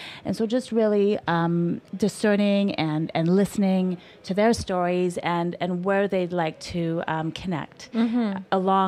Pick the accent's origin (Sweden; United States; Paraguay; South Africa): South Africa; I grew up in South Africa. At that time, apartheid was still the regime.